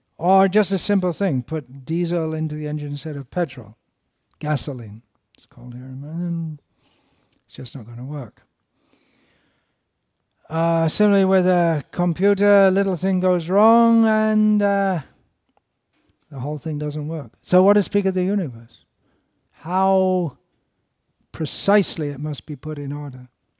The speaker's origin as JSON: {"language": "English", "region": "England", "country": "United Kingdom", "tie": "born or raised there", "said": "When I was growing up in Merry England, we heard about computers."}